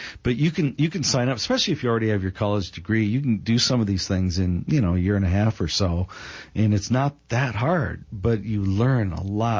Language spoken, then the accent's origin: English; North Dakota, United States; I spoke at my hometown, I mentioned it a few times, up in North Dakota.